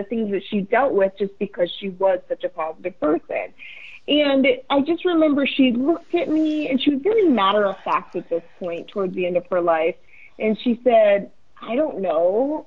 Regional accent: Nebraska, United States; now in Florida, United States; I grew up in Nebraska, so just to give a little context here, and but now I live in Florida, so I would come home quite often when she was diagnosed.

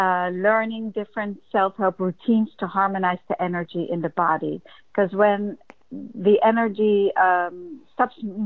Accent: Netherlands; English is a second language; moved away as an adult; now in New York, United States; I was a dancer. I came from Holland at 18 to be a dancer in New York

